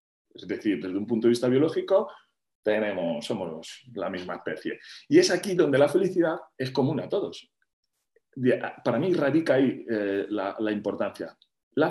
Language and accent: Spanish; Madrid, Community of Madrid, Spain; yo soy madrileño de pura cepa.